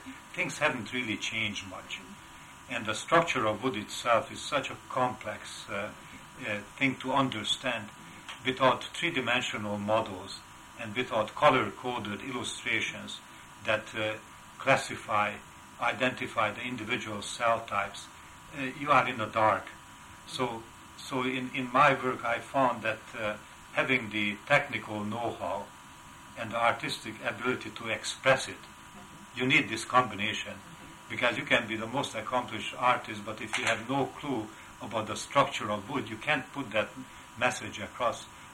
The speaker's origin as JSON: {"language": "English", "country": "Hungary", "accent": "Hungarian", "second_language": "English", "moved": "yes", "said": "I have lived here now 43 years now, but my roots are unmistakably Hungarian, as is my heavy accent after so many years."}